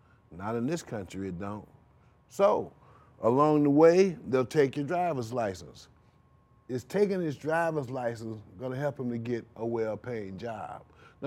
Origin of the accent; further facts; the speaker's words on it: Rochester, New York, United States; I'm from Rochester, New York.